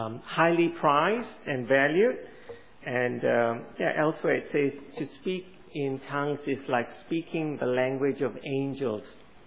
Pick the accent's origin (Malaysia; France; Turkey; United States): Malaysia; I remember growing up in Malaysia